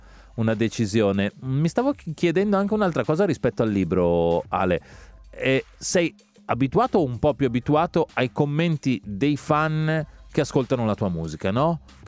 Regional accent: Saronno, Lombardy, Italy; now in Milan, Italy; Io tra l'altro cresco non tanto lontano da dove tu stai, perché sono cresciuto a Saronno, tu sei più spostato verso il lago

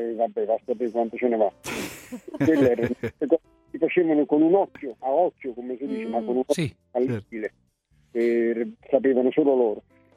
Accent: Naples, Campania, Italy; Io sono napoletano a trazione integrale

